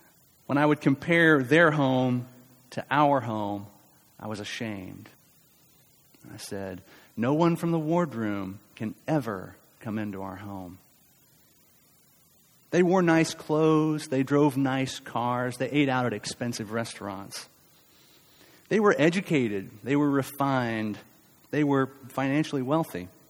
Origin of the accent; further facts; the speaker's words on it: Tennessee, United States; Many of you know, I'm from Tennessee, grew up out in the country in Tennessee.